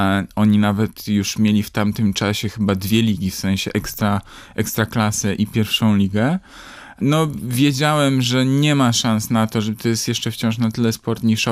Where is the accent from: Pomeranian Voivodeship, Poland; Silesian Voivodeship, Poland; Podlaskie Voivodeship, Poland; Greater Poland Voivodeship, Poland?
Pomeranian Voivodeship, Poland; Tricity; My się z Bartoszem Kowalskim znaliśmy w zasadzie prywatnie, no bo jesteśmy obydwaj z Trójmiasta, jesteśmy w podobnym wieku